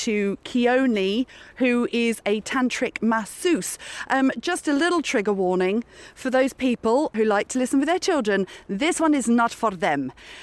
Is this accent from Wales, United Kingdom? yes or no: yes; Wales, United Kingdom; I was brought up in the country, I was brought up in West Wales